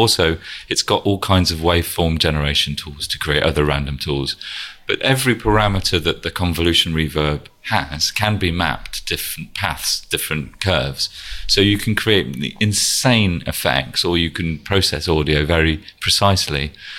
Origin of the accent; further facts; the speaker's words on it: Ireland; moved away as an adult; I worked for them when I emigrated from Ireland in 2002.